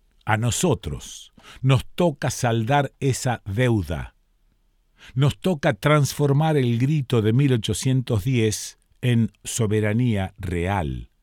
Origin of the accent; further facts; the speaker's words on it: Rosario, Santa Fe, Argentina; moved away as an adult; also born or lived in Buenos Aires; now in San Marcos Sierras, Argentina; Yo nací en Rosario, viví 35 años allí, me fui a Buenos Aires, viví 20 años en el centro de Buenos Aires, hace 20 y pico años que vivo acá en San Marcos Sierras.